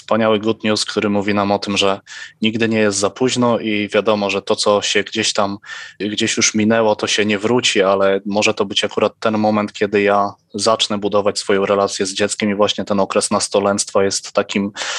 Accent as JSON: {"language": "Polish", "town": "Zamość", "region": "Lublin Voivodeship", "country": "Poland", "tie": "born or raised there", "said": "ja akurat pochodzę z Zamościa, więc w Zamościu, moim rodzinnym mieście, też jest ojcowski klub"}